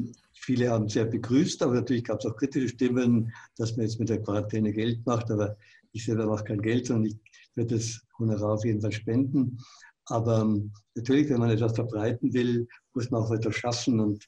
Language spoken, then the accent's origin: German; Munich, Bavaria, Germany; accent: Upper Bavarian; Ich bin in München groß geworden, da spricht man Oberbayerisch.